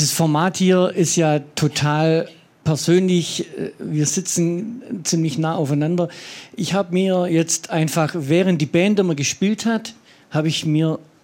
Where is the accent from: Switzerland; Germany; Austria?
Germany; Aalen, Baden-Württemberg; Ich komme aus Aalen, Osterhalbkreis.